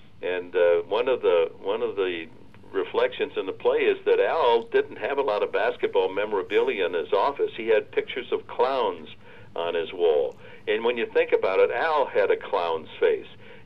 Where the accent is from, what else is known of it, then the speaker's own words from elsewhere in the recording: Michigan, United States; I'm from Michigan. I grew up on a farm, went to a one-room school.